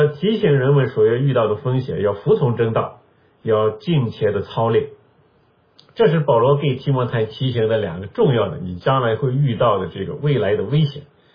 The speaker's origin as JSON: {"language": "Chinese", "country": "China", "said": "那么对我们中国人的教会来说，可能佛教思想对我们的影响最多。"}